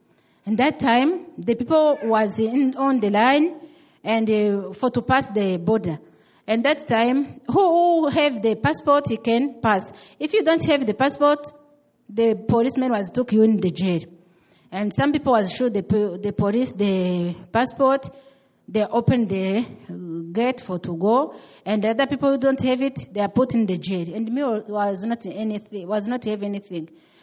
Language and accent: English; Rwanda; English is a second language; I said, yeah, we are come from Rwanda. And he greeted us for our language.